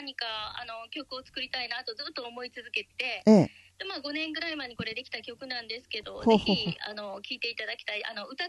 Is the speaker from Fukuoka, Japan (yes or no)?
yes; Omuta, Fukuoka, Japan; 私大牟田市出身なんですけど